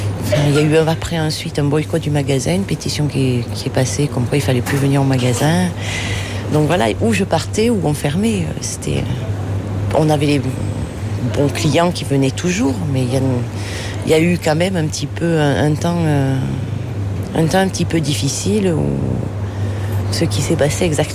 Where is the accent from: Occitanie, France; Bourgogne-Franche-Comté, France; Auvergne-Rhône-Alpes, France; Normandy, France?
Occitanie, France; Sumène; born there; je suis née à Sumène, j'ai 45 ans